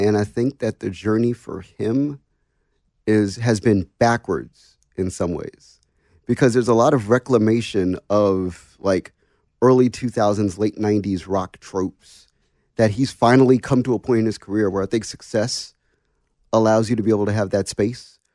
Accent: Washington, District of Columbia, United States; Dude, I'm from Washington, D.C. Imagine me.

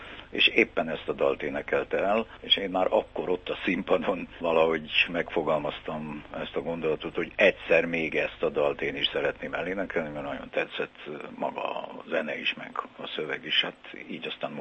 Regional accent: Hungary; amiről én nem mondhatom azt, hogy szülőhazám, de mindestre hazám már, mert hiszen gyerekkorom óta itt élek

